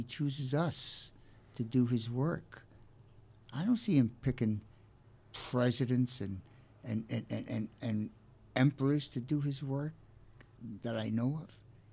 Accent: Brooklyn, New York, United States; But of course, you know, I'm from Brooklyn. I'm not that elegant.

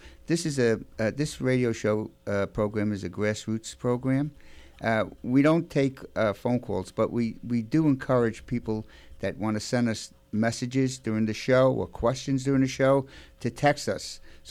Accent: Brooklyn, New York, United States; Oh, yeah, that's right. I'm from Brooklyn, though, you know. That's why my pronunciations are always bad.

